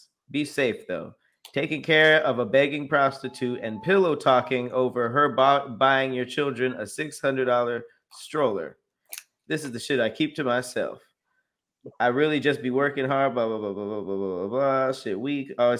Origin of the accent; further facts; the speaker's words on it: Los Angeles, California, United States; I'm from Los Angeles, like, I grew up around Mexican people